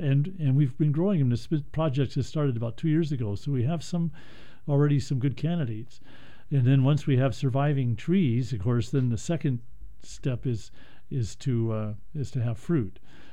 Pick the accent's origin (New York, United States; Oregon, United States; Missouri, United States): Oregon, United States; Portland; Yeah, you know, and I remember growing up in Northeast Portland where there was one around the block from me